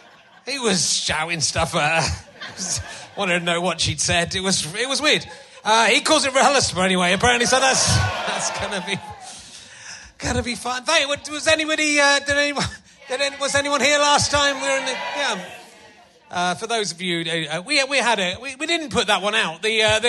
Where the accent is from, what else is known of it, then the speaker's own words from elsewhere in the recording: Yorkshire and the Humber, United Kingdom; I'm from Yorkshire. I'm allowed to make those jokes.